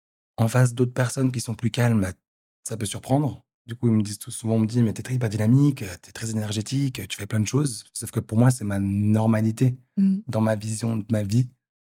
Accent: Portugal; now in Geneva, Switzerland; Sinon, je suis portugais, immigré en Suisse.

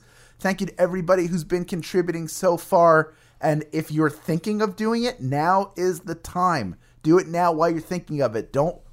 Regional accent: Philadelphia, Pennsylvania, United States; By the way, WrestleMania in Philadelphia, my hometown.

